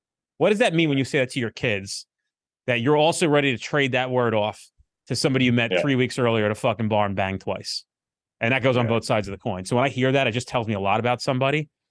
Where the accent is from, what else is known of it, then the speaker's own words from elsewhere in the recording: New Jersey, United States; you know, I'm from New Jersey. I curse.